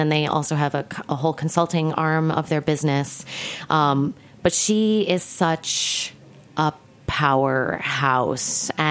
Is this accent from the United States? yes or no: yes; Midwest, United States; but I'm a Midwesterner, and I want to say, like, we had, my mother was a single mother. We ate a lot of fast food when I was growing up.